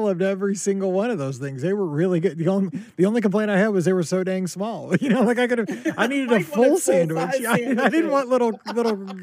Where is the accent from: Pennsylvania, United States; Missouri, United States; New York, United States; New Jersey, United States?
Missouri, United States; I'm from Missouri. We call them biscuits.